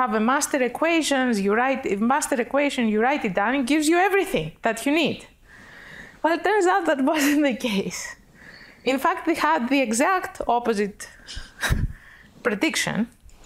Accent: Greece; English is a second language; I mean, I come from Greece. We are 10 million out of 8 billion.

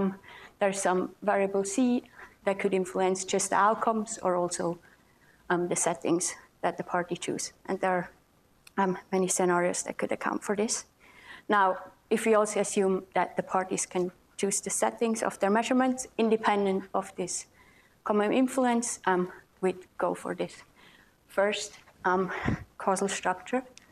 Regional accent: Switzerland; English is a second language; as I was told, because I'm from Switzerland

